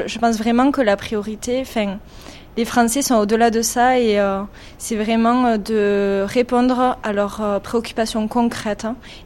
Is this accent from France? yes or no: yes; Occitanie, France; quand on est occitane, enfin, la région Occitanie a vraiment des paysages très divers